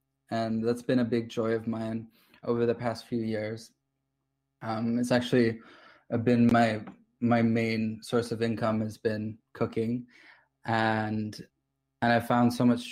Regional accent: England, United Kingdom; things that are new to me, because I grew up in England

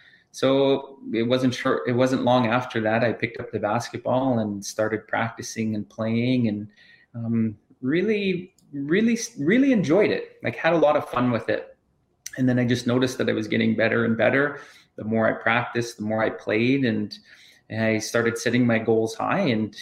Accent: Saskatchewan, Canada; That's my given name, and I'm from Thunderchild First Nation.

